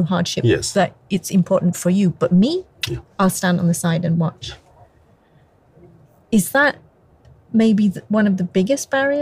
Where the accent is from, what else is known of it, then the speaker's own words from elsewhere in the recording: London, United Kingdom; born there; also born or lived in Norway; my father's Indian Malaysian and my mother's Norwegian. I was born in London.